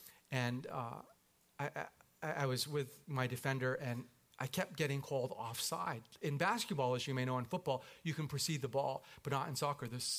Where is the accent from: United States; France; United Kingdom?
United Kingdom; South East England; but I'm from North Surrey, and I can throw a punch, you know?